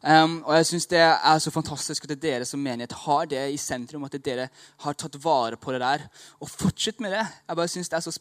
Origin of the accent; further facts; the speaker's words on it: Thailand; now in Norway; Jeg har vokst opp I Thailand.